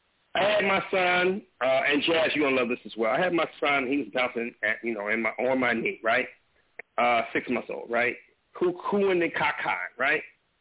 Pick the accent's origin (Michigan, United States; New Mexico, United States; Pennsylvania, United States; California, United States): California, United States; Compton; I grew up in the 1980s, okay? I grew up in Compton, California.